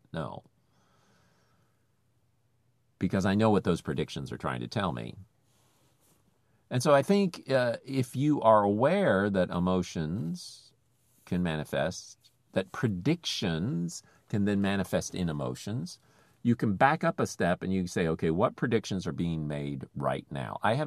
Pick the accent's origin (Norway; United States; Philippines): Philippines; But I'm used to that because I grew up in the Philippines.